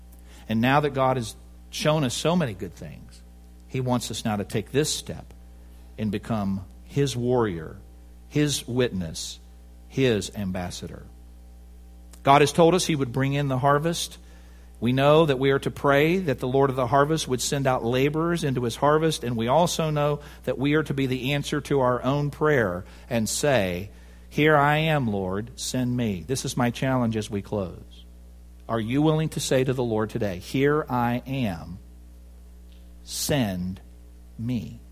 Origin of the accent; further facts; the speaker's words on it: United States; I'm an American. I own my house.